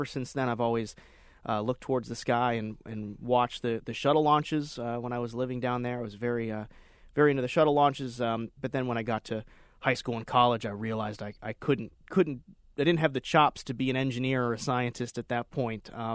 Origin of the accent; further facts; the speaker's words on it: Florida, United States; I grew up in South Florida. I went to school down there in Broward County